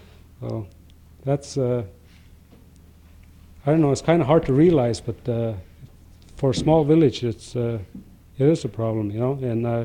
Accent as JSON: {"language": "English", "town": "Chalkyitsik", "region": "Alaska", "country": "United States", "lives_now": "Fort Yukon, United States", "said": "I live here in Fort Yukon for the past year, but I'm originally from Chalkeetsuk"}